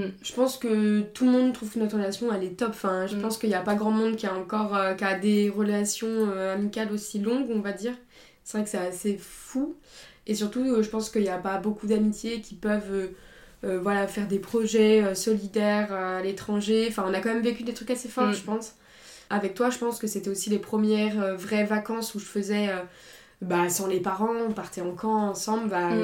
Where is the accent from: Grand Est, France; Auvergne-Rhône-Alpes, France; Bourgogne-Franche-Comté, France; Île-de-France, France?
Auvergne-Rhône-Alpes, France; Sainte-Foy-lès-Lyon; Nos familles se connaissent, on a grandi à Sainte-Foy-les-Lyons